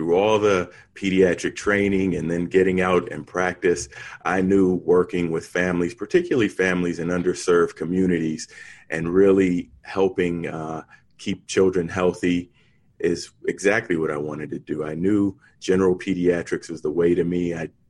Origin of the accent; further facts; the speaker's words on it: New Haven, Connecticut, United States; born there; I was born in New Haven, Connecticut.